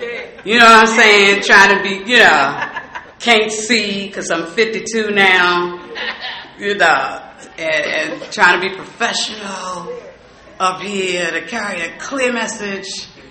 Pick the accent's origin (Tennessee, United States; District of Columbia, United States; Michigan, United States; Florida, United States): District of Columbia, United States; Washington; I'm from the Washington, D.C. area, and before I get started, this has been in my spirit for the last couple of days.